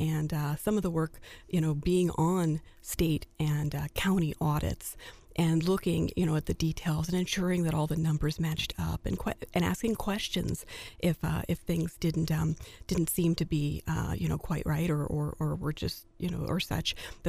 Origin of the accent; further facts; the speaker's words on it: Missouri, United States; I grew up right here in Mid-Missouri.